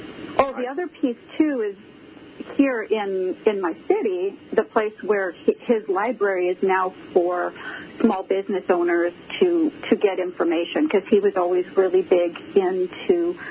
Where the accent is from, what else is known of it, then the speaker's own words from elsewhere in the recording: St. Paul, Minnesota, United States; Well, J.J. Hill is actually lived in my hometown in St. Paul, Minnesota